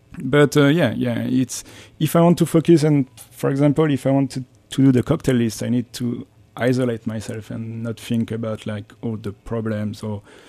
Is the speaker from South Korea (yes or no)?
no; France; moved away as an adult; now in New York, United States; I was coming from France and I had my first job in New York. It was a dream for me to come and work here